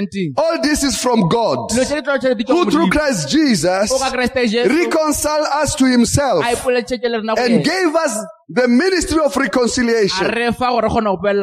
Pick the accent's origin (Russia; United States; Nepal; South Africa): South Africa; now in United Kingdom; I realized, oh, the problem of South Africa, I thought I've left it back home.